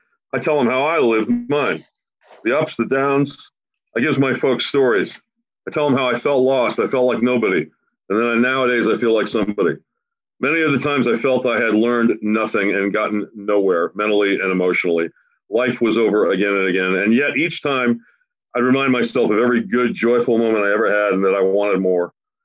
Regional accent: Brooklyn, New York, United States; born there; I'm a member and a peer counselor of Fountain House. I was born in Brooklyn, February 10th, 1960, into a world that was loud and angry, parents fighting all the time.

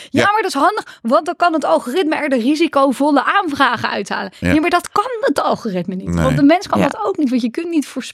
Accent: Netherlands; En wij hebben ook als Nederlanders ook al best een vertekend beeld van hoe goed het is, ook in het Nederlands.

